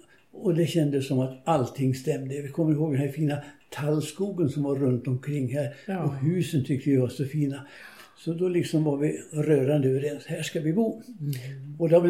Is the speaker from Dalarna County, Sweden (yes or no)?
yes; Tyngsjö, Dalarna County, Sweden; Jag kommer från en ort som heter Tyngsjö och hör till Malungs kommun. 50 kilometer söder om Malung är jag uppväxt.